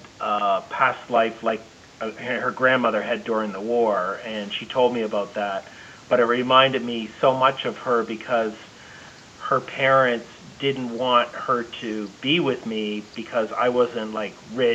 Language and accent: English; Canada; She's Canadian. We're both Canadian.